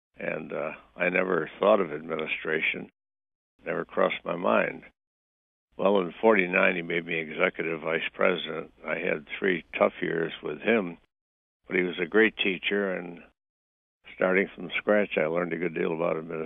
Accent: Syracuse, New York, United States; Well, I grew up in Syracuse, New York. Large family of three sisters and a brother who's 16 years younger than I am.

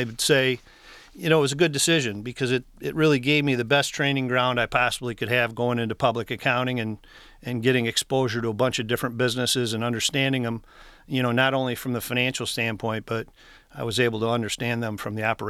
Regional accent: Lake Orion, Michigan, United States; Well, I grew up in Lake Orion

